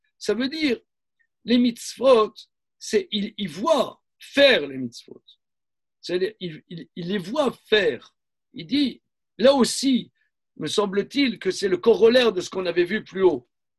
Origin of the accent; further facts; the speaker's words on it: Nancy, Grand Est, France; born there; Moi je suis né à Nancy, c'est intéressant, hyper intéressant.